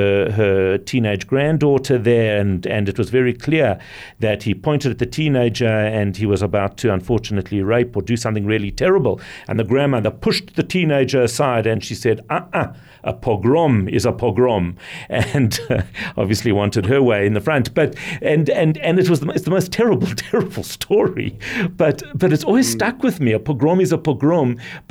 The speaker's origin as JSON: {"language": "English", "country": "South Africa", "said": "As a South African, I think we kind of understood for many years what it's like to not be proud of your identity."}